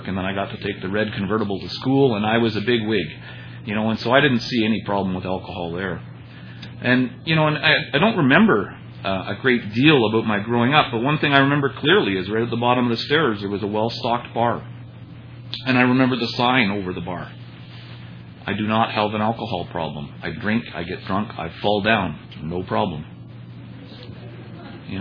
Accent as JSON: {"language": "English", "town": "Toronto", "region": "Ontario", "country": "Canada", "tie": "born or raised there", "lives_now": "Saskatoon, Canada", "said": "I, too, was born in Toronto. I was born and raised in Toronto, but I did my growing up in the Fellowship of Alcoholics Anonymous here in Saskatoon."}